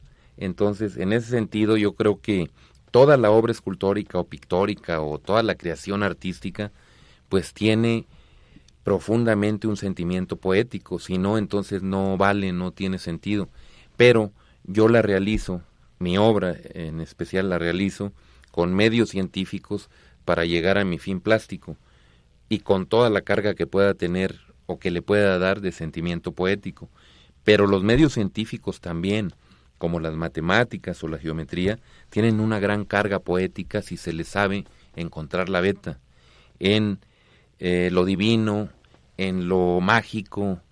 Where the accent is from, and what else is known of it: Camargo, Chihuahua, Mexico; born or raised there